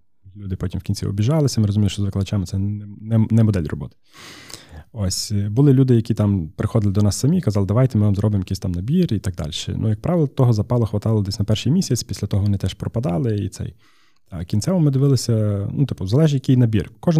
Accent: Lviv, Lviv Oblast, Ukraine; Ось, коли ми зі Львова, то це для нас кожен раз якась поїздка така, типу відрядження в Київ

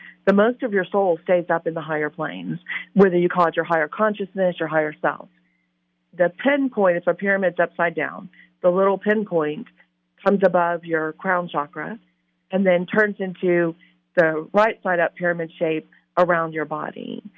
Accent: Louisiana, United States; I'm from Louisiana, love New Orleans.

